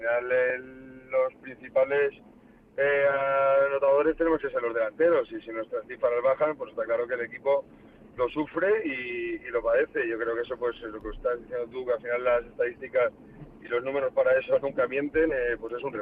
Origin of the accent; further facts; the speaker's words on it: Madrid, Community of Madrid, Spain; como buen madrileño